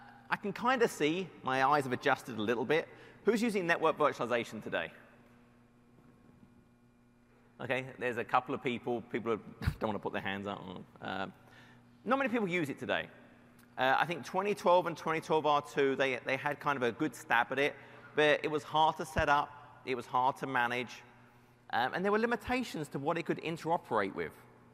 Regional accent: United Kingdom; I'm in British. People tend not to trust the British.

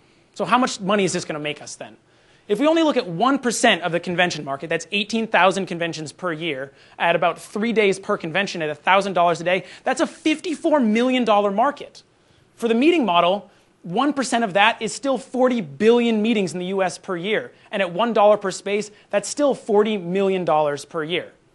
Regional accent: Boston, Massachusetts, United States; And we're from Boston, so where better to look for a healthy ecosystem of Windows 8 than right across the river to Microsoft in Cambridge?

